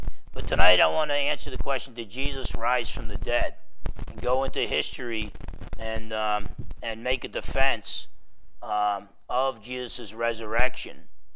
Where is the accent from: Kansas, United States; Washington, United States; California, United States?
Washington, United States; Bremerton; the way I talk, I'm not from around here. You might have figured it out. I'm from Bremerton.